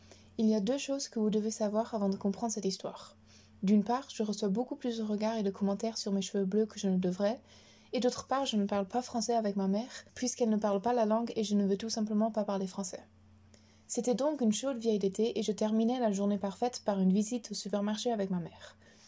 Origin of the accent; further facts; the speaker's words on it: Netherlands; Tout d'abord, je suis néerlandaise, pas allemande.